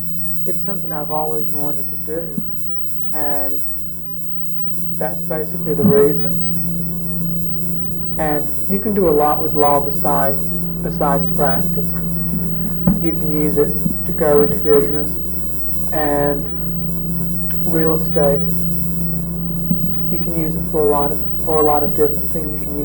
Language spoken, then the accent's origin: English; Osceola, Georgia, United States; I'm from Osceola, Georgia. It's down in South Georgia, about 200 miles south of here.